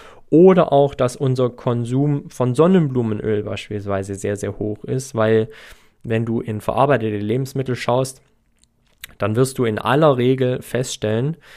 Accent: Baden-Württemberg, Germany; Also, ich bin ja Schwabe.

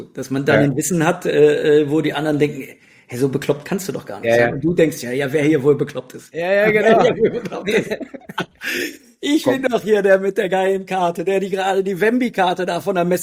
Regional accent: Hanover, Lower Saxony, Germany; Ich komme ja aus Hannover.

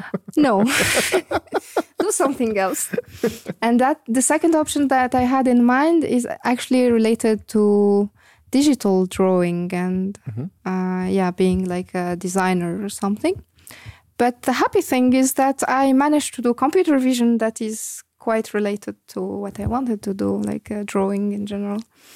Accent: Ariana, Tunisia; English is a second language; moved away as an adult; now in Luxembourg; I grew up in Tunisia, mm-hmm. In the capital, in a city called Ariana, mm-hmm. Next to the capital. I mean, it's part of the capital.

